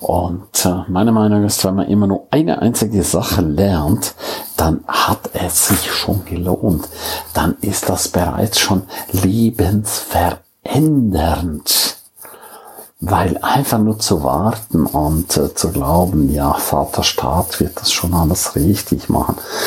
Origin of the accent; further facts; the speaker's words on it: Switzerland; als Schweizer sowieso im Ausland